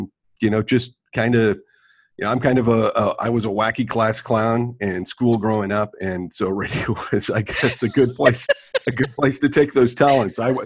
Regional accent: Chico, California, United States; Grew up yeah. in Chico.

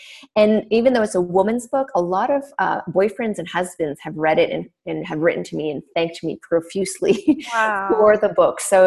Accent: Canada; So I'm French Canadian born. and I was raised on a Native reservation in Canada.

